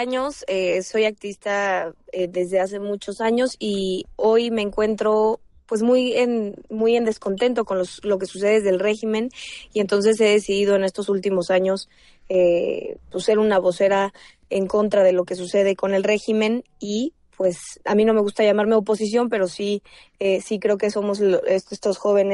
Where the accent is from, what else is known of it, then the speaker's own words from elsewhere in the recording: Michoacán, Mexico; que yo, por cierto, soy michoacana. Estaba yo en Michoacán